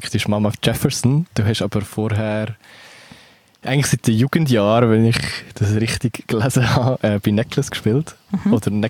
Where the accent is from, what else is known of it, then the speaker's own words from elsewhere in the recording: Uri, Switzerland; Ich darf das, ich komme aus dem Kanton Uri, das ist legitim.